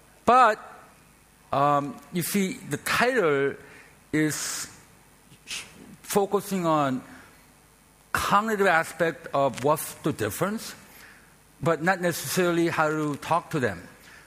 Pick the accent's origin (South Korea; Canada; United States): South Korea; English is a second language; I'm from Korea, and Korea is no exception because, you know, Western people stop having babies, right?